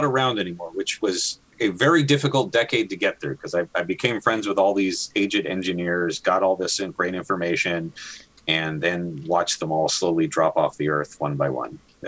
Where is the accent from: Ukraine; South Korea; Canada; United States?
Ukraine; my home country of Ukraine